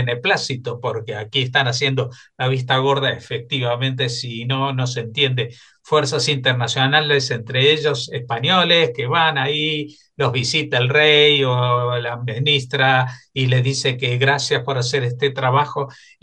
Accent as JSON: {"language": "Spanish", "country": "Argentina", "said": "en mi país de origen, en Argentina"}